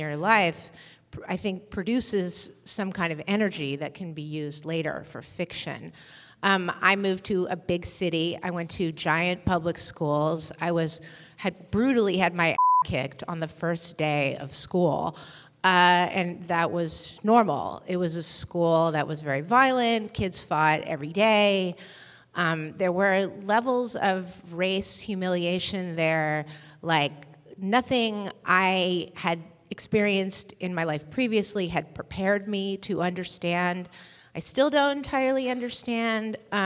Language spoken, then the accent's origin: English; Eugene, Oregon, United States; I am from Eugene, Oregon. And hey, Eugene. Eugene was an incredibly sweet place to be a child.